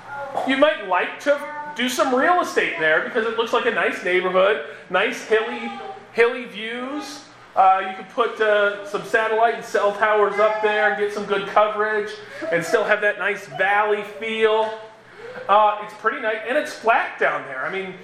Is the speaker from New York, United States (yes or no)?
no; Minneapolis, Minnesota, United States; there was a bridge in Minneapolis that just... That's my hometown.